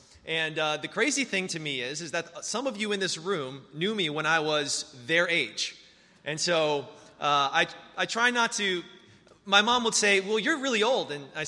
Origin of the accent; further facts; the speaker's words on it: Hollywood, Florida, United States; we grew up here in Broward County, right there in Hollywood